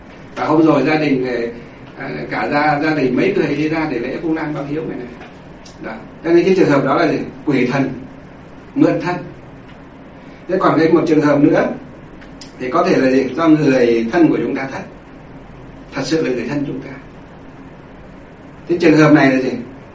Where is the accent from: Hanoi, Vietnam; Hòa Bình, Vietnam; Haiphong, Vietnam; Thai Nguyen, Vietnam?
Hòa Bình, Vietnam; Thanh Lương; Thanh Lương, Kim Bôi, Hòa Bình, bây giờ là Thanh Lương, Lương Sơn, Hòa Bình, ngay trong quê chúng tôi, mà ở ngay cùng xã luôn.